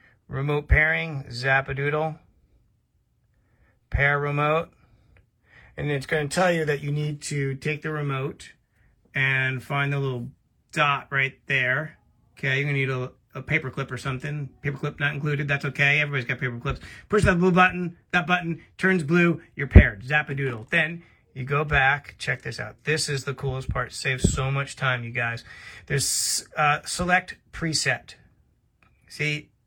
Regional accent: New York, United States; I'm a clown from New York

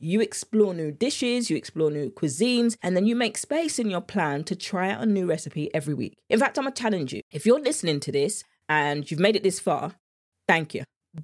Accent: England, United Kingdom; This is how you know I'm English.

